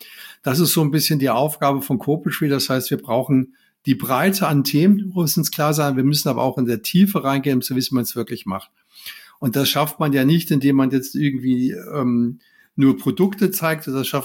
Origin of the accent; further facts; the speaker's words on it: Hesse, Germany; born there; ich bin gebürtiger Hesse, wie du schon gesagt hast, Vater von drei Kindern, zwei Mädchen, einem Jungen.